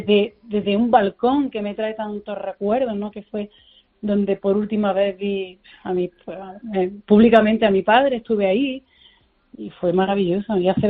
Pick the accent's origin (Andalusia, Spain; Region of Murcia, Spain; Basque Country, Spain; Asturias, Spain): Andalusia, Spain; Granada; now in Madrid, Spain; ya sabes que soy granadina, por los cuatro costados, muchas veces viviendo en Madrid me duele la vida de no poder vivir aquí en Granada